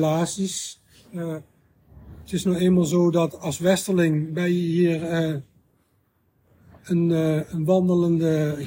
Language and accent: Dutch; Netherlands; moved away as an adult; Maar als Nederlander ben je toch gewend dat je mensen meer kunt vertrouwen.